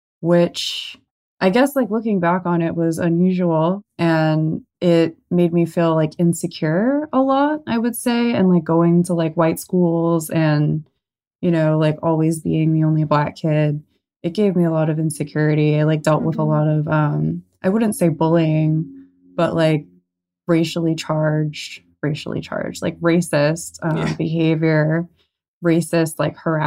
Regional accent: Irvine, California, United States; born there; I was born in Irvine, California, which is a very boring suburb in Orange County.

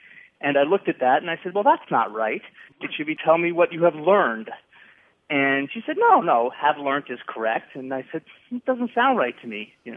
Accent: United States; I'm American, so, you know, I was not.

